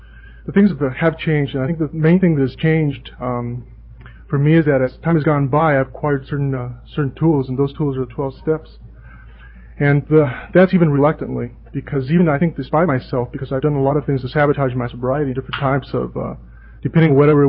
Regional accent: Guatemala; I grew up in Central America, in Guatemala.

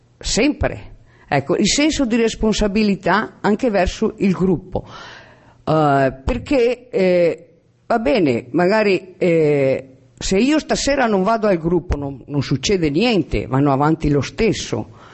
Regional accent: Veneto, Italy; appartengo al gruppo Città di Bassano in Italia, in Veneto. Non si sente neanche che sono veneta, vero? Pochino.

